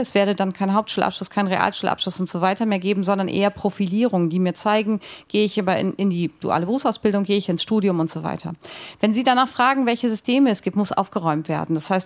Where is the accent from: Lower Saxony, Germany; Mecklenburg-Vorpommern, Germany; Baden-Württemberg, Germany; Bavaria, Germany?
Lower Saxony, Germany; früher hieß es bei uns in Niedersachsen mal Orientierungsstufe, gab es das hier auch sowas?